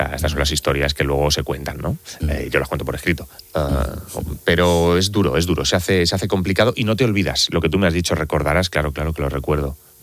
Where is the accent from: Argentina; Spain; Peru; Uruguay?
Spain; Elda, Valencian Community; yo soy de Elda, de Alicante